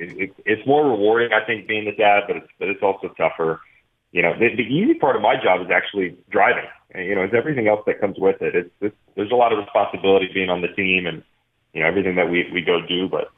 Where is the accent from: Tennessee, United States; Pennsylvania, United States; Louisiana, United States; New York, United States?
Tennessee, United States; Nashville; So I grew up in Nashville, Tennessee. I still live here now. Moved back with my wife.